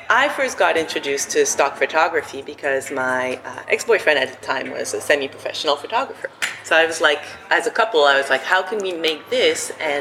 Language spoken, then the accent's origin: English; Montreal, Quebec, Canada; as you said. I'm from Montreal.